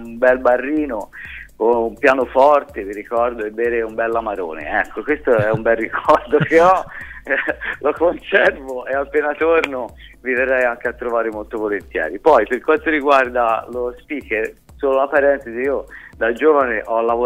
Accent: Livorno, Tuscany, Italy; della mia città, dove sono nato e cresciuto, a Livorno

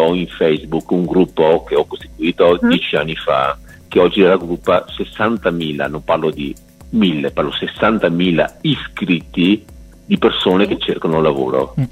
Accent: Venice, Veneto, Italy; far ricordare a molti veneziani che ormai hanno dimenticato quali sono le nostre tradizioni

